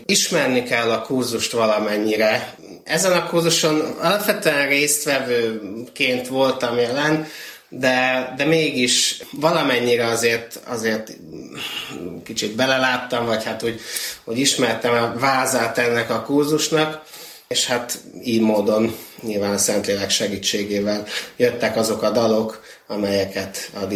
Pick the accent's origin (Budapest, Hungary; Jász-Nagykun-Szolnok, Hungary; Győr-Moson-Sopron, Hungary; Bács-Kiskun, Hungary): Bács-Kiskun, Hungary; Kecskemét; born there; Egy alföldi paraszt családból származom, Kecskeméten születtem. Gyerekkorban, 8-10 napos koromban nyilván meglettem keresztelve ott Kecskeméten, és jártam iskolai hittalra is, voltam elsáldozó, bérmálkozó.